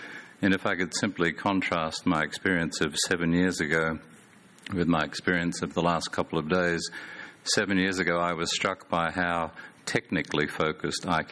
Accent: Australia; from Australia.

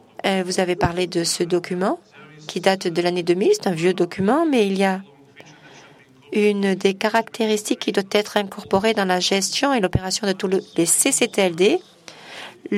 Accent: North Macedonia; Je viens de Macédonie.

